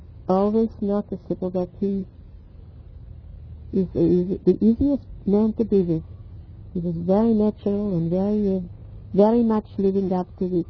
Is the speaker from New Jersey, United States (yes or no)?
yes; New Jersey, United States; And the people, like we have in the Harrah School where we come from New Jersey